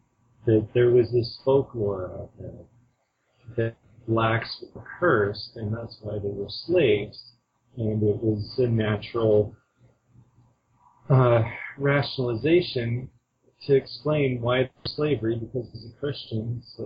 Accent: Sugar City, Idaho, United States; Well, I grew up in the Mormon stronghold of Sugar City, Idaho, 5 minutes out of Rexburg.

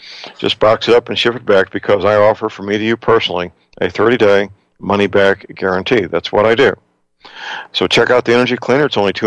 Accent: Missouri, United States; the Muslims being brought into Missouri, my home state.

